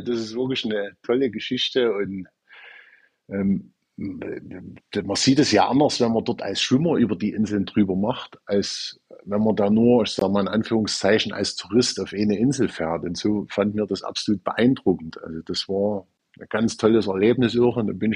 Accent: Chemnitz, Saxony, Germany; man hört es ja an meinem Dialekt, ich komme aus Chemnitz in Sachsen, das ist am Fuße des Erzgebirges, also ich bin eher Gebirgsmensch als wie immer vom Meer

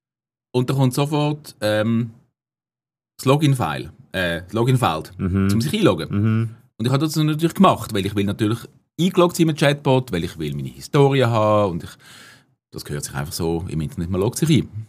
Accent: Switzerland; als Schweizer

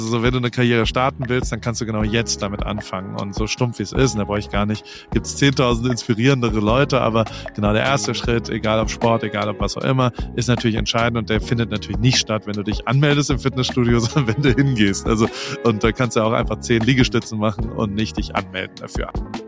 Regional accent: Heidelberg, Baden-Württemberg, Germany; now in Newport Beach, United States; Der ist gerade in meiner Heimatstadt in Heidelberg heute. Und ich bin in Newport Beach in Kalifornien, weil ich hier gerade ein bisschen gefangen bin.

